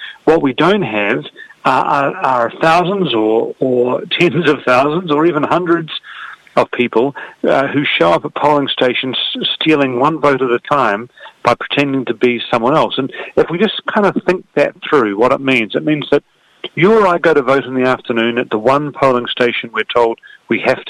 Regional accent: New Zealand; now in United Kingdom; I'm from New Zealand originally, that's right.

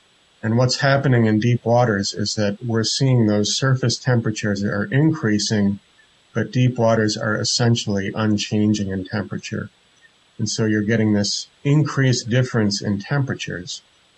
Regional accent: Northeast, United States; I'm from the Northeast U.S., and so there's a legacy of acid rain in that part of the world.

